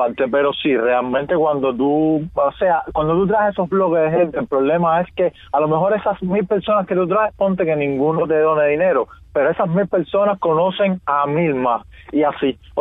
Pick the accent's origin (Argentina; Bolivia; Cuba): Cuba; Havana; Yo soy de playa, compadre, tú sabes, playa, Vedado